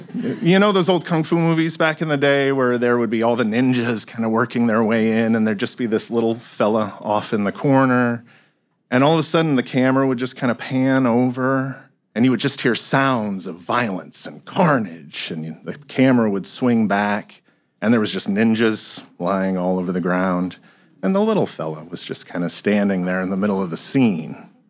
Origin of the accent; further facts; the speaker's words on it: Connecticut, United States; I'm originally from Connecticut. If you're not familiar with Connecticut, we're known, ironically, for two different things now.